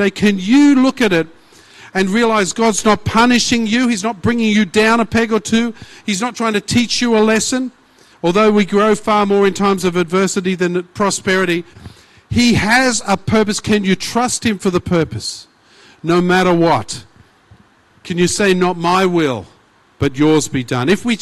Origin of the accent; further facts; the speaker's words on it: Australia; I'm an Australian too, I can say that.